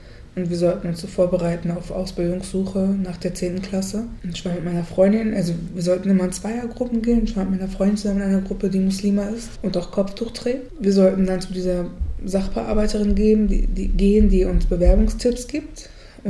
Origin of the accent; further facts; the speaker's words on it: Germany; born there; ich bin in Deutschland geboren, also ich fühle mich mittlerweile nicht mehr deutsch, aber früher habe ich mich deutsch gefühlt